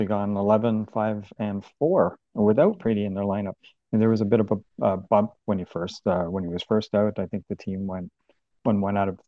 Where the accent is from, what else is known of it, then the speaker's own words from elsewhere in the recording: Canada; as a Canadian